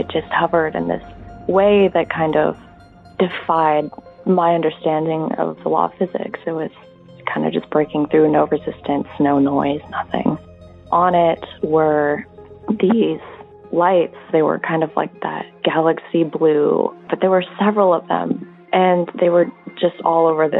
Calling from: Seattle, Washington, United States; I'm calling from Seattle, Washington.

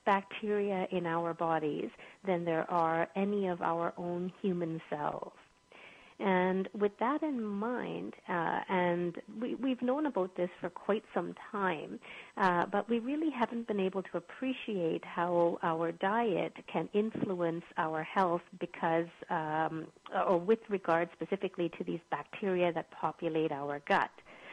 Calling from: Calgary, Alberta, Canada; From Calgary in Canada.

